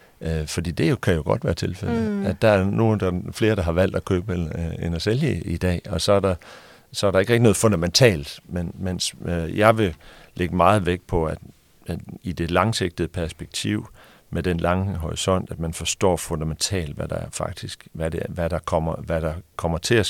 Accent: Central Denmark Region, Denmark; Jeg er fra Vestjylland, og i Vestjylland, der taler man om det her begreb, at være den rigeste person på kirkegården.

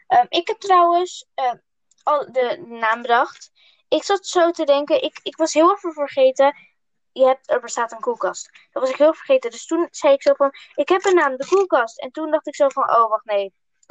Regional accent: Almere, Flevoland, Netherlands; born there; Ik ben 11 jaar oud. Ik ben geboren in Almere, in Nederland.

